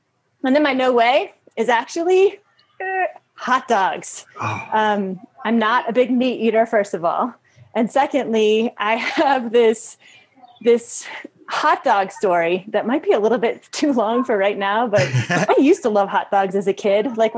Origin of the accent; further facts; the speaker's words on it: Midwest, United States; My whole family's from Iowa. I grew up in the Midwest.